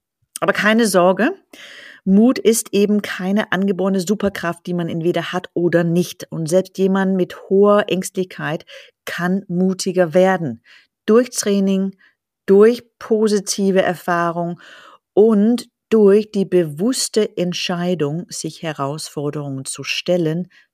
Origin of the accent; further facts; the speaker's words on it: Denmark; Ich komme ja aus Dänemark und ich bin mit einer so emanzipierte dänische Erziehung der 80er groß geworden.